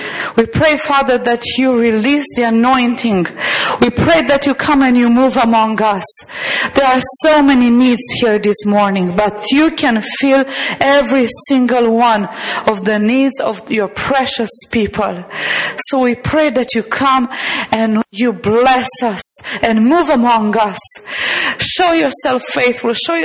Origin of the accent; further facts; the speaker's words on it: Transylvania, Romania; English is a second language; I'm not from around here. Probably my accent gave it away. I'm from Romania, which is in Eastern Europe, and from Transylvania. That's what we call the part of the country where I come from.